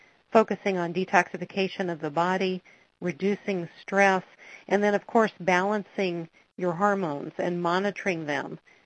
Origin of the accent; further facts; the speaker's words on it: Washington, United States; We have a Jackie Q from, my home state, Spokane, Washington